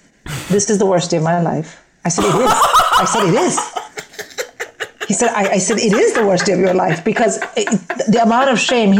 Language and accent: English; India; also born or lived in Manila, Philippines; not coming back to India till I was 10 and then sort of being thrust into like just small town Indian life from having come from like Manila and the American school and not speaking Hindi